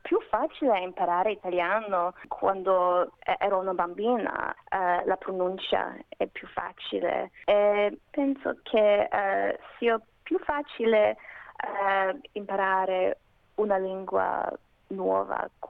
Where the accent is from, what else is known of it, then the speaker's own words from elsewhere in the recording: Perth, Western Australia, Australia; first language Macedonian; Italian is a second language; Sono nata a Perth, sono australiana, ma la mia eredità è macedone. I miei genitori sono venuti a Perth 30 anni fa con mio fratello da Macedonia.